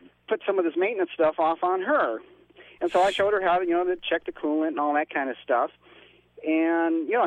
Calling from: Vancouver, Washington, United States; from Vancouver, Washington.

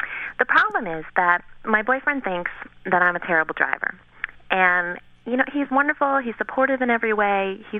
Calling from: Arlington, Virginia, United States; I'm calling from Arlington, Virginia.

